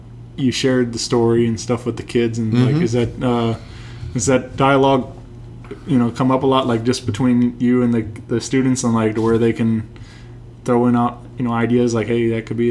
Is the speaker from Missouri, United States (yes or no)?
yes; Wentzville, Missouri, United States; So in my town, I grew up in Wentzville, and there was always the gas station.